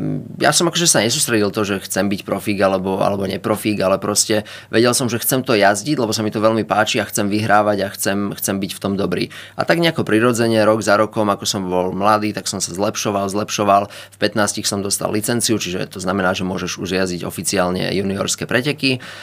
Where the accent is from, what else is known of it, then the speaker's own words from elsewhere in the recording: Žarnovica, Banská Bystrica Region, Slovakia; Ja som od malička, pochádzam zo Žarnovice, kde tento šport je hlboko zakorenený